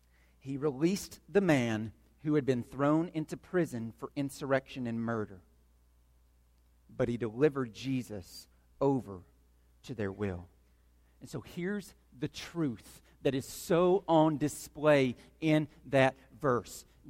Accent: Georgia, United States; And if you're from Arkansas, I'm sorry, all right? I'm from Georgia, so I can't talk a whole lot. Down in Georgia right now, they're needing some water.

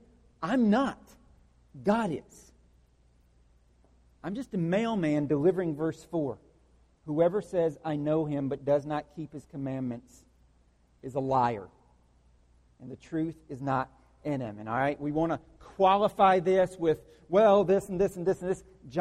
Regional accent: the South, United States; So you can't say, yeah, I'm a Christian. I was raised in the South.

